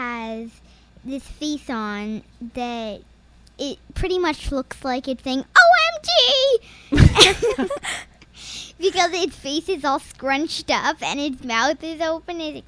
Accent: Ireland; born there; I was born in Ireland, and I love to read.

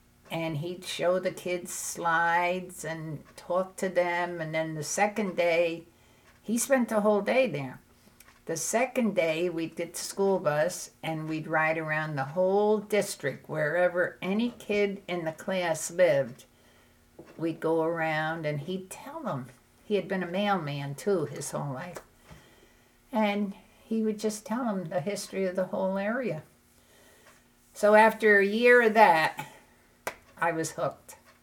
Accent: Germantown, United States; And I was born and raised in Germantown. I knew nothing about the history of this area.

